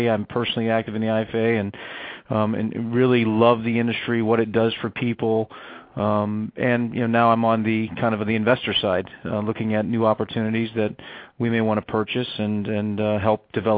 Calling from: Atlanta, Georgia, United States; Thankfully, I'm in Atlanta. I was in the Northeast yesterday and got delayed

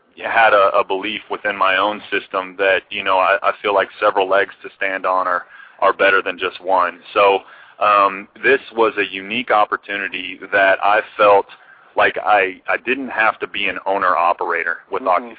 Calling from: Tulsa, Oklahoma, United States; Yeah, actually, it's a beautiful day here in Tulsa, Oklahoma. That's where I'm at.

